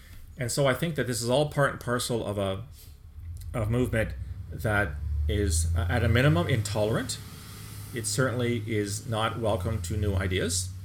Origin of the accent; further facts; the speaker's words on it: Canada; speaking as a Canadian